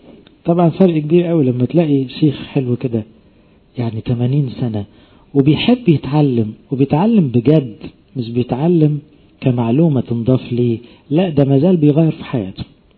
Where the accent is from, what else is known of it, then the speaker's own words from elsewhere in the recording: Egypt; احنا اغلبنا كمصريين فينا الطبع ده